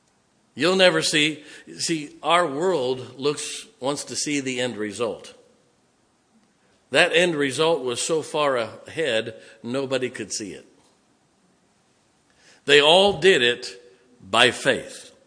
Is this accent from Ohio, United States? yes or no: yes; Ohio, United States; now in West Virginia, United States; She grew up in Minnesota. I grew up in Ohio. We've been everywhere.